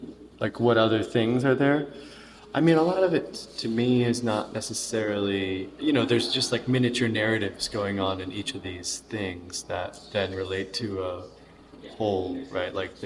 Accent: Denver, Colorado, United States; Yeah, well that's like where I grew up in Denver.

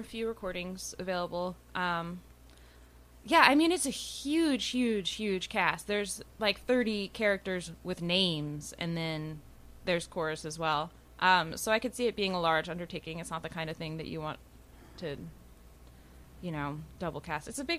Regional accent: Germantown, New York, United States; I'm from Germantown. I live in the city, but I am from Germantown. I will remind people all the time. Very proud to be from Germantown.

